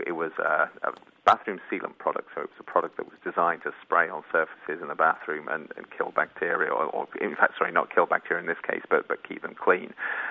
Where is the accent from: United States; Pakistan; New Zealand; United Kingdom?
United Kingdom; I always find this fun being a European. I come from Britain